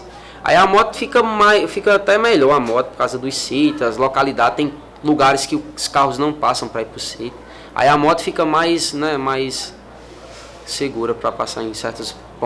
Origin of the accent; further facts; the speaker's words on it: Sousa, Paraíba, Brazil; Não, sou daqui da cidade de Sousa mesmo.